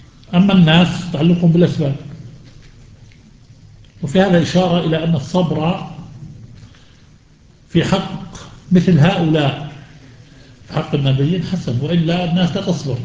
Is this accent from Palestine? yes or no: yes; Jerusalem, Palestine; أكلت برتقال يافا بلدي، أنا مقدسي لكن فلسطين،